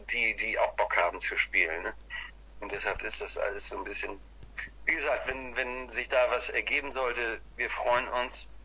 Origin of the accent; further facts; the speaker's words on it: Hamburg, Germany; Nee, ich bin aus Hamburg.